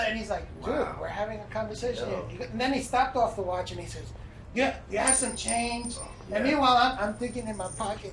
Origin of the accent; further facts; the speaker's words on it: Colombia; No, as a matter of fact, speaking of cocaine, I'm from Colombia.